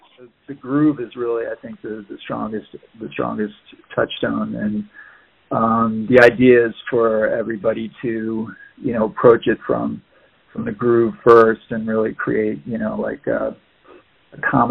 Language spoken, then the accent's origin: English; Minnesota, United States; So I grew up in Minnesota.